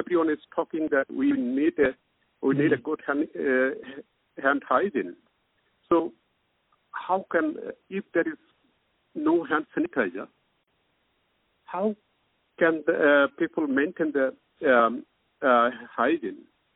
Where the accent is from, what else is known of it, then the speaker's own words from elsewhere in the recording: Bangladesh; English is a second language; I was brought up in Bangladesh, mm-hmm. and I studied pharmacy there, and I was a lecturer at university in Bangladesh.